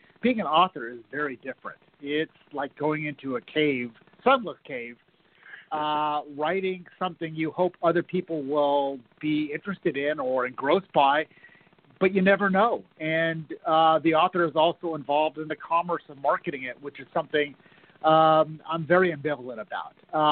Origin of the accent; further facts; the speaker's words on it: Pasadena, California, United States; I published my first novel, a historical novel about my hometown of Pasadena, California, and its mysterious historic bridge.